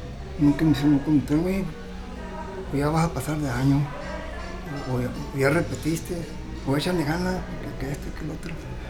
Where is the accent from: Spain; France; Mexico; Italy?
Mexico; Sonora; No, soy de Sonora.